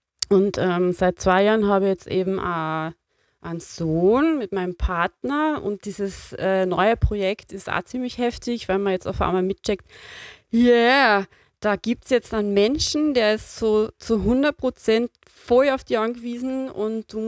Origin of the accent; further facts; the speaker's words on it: Lower Austria, Austria; Und ich weiß, ich habe meine Kindheit auch im Waldviertel verbracht. Ich komme auch aus einer ländlichen Gegend, bin eine typische Wirtshaustochter und bin auch noch die Erstgeborene.